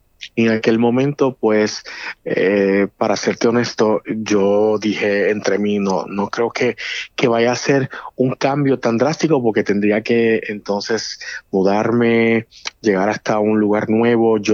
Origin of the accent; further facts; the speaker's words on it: San Juan, Puerto Rico; nací en Puerto Rico, soy original de San Juan, Puerto Rico.